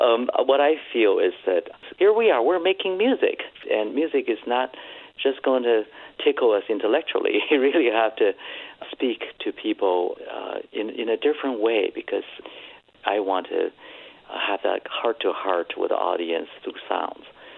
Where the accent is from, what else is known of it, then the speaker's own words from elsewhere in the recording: Beijing, China; a lot of that cultural heritage was no longer vibrant, no longer alive when I was growing up in Beijing in the 1970s or early 80s.